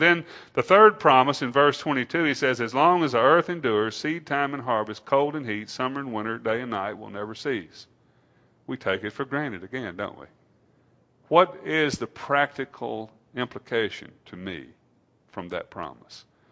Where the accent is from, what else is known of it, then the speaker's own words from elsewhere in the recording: Louisiana, United States; because I grew up in Louisiana on a farm